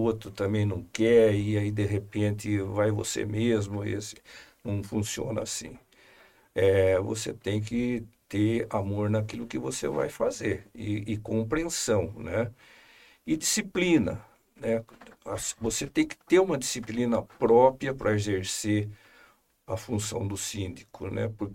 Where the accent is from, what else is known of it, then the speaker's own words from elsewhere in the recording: Campinas, São Paulo, Brazil; born there; Bom, rapidamente, eu sou nascido em Campinas, nasci em 53, tenho 70 anos.